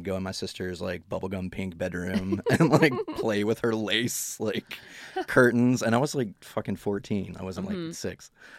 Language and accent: English; Baptist Valley, Virginia, United States; born there; So I was born in Baptist Valley, Virginia.